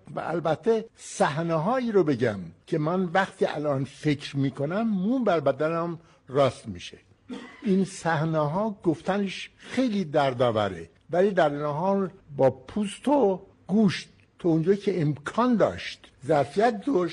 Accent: Iran; به عنوان یک ایرانی که تو یک بزرگترین دانشگاه آمریکا است،

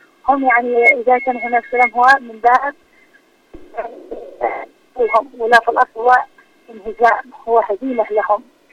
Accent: Yemen; نحن كشعب يمني

